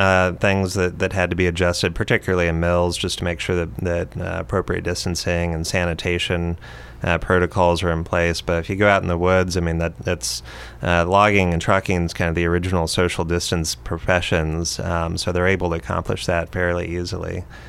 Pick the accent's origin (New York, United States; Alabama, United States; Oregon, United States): Oregon, United States; Roseburg; also born or lived in Glide; Yeah, I was born in Glide, raised in Roseburg, graduated from Roseburg High School, and then went back east for college